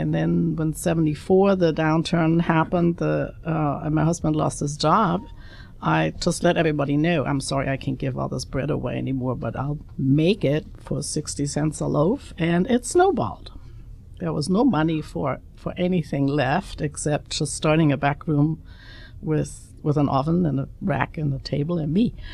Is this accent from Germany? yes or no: yes; Bavaria, Germany; now in United States; I'm from Bavaria. Our kitchen is very South German.